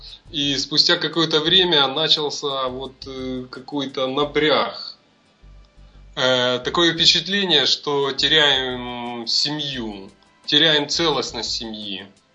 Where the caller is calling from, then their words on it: Kaniv, Cherkasy Oblast, Ukraine; я из Канева, Украина. В общем, мне 33 года